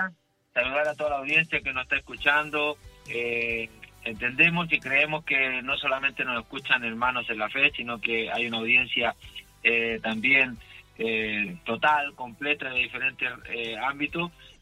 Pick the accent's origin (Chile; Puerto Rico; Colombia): Chile; soy nacido y criado en la República de Chile, ¿cierto? Soy chileno de nacimiento.